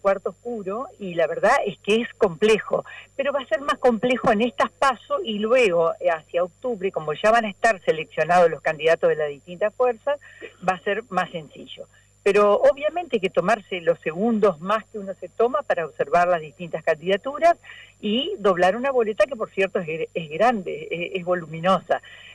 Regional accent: Argentina; como argentina

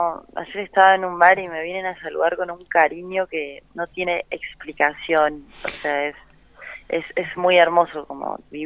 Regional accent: Córdoba, Argentina; now in Buenos Aires, Argentina; Yo no dejo de tener 24, soy de Córdoba, me vine a Buenos Aires como persiguiendo sueños

